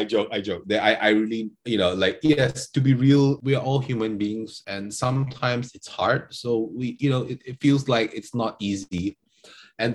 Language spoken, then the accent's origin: English; Sarawak, Malaysia; obviously we're from Sarawak